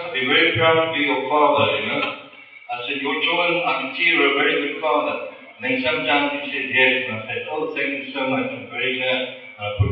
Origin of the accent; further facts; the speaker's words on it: South Africa; I'm from South Africa. I'm a traveling monk.